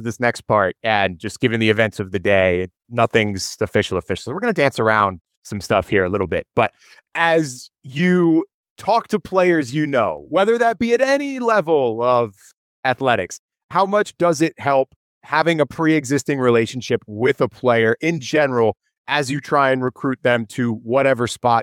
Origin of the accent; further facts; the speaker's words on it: Florida, United States; for you, growing up in Central Florida, having the opportunity to work in Daytona in Central Florida, now again, staying in the Sunshine State